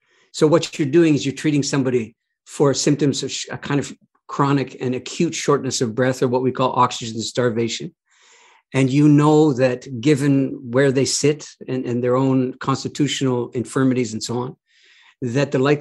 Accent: Canada; I can tell you that I'm a Canadian.

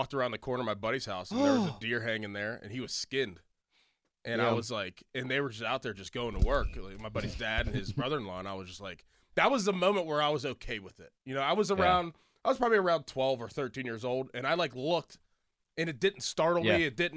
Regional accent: Pennsylvania, United States; Obviously, I grew up in West Allegheny. It's all woods and just farms, and you know, we're country boys out there.

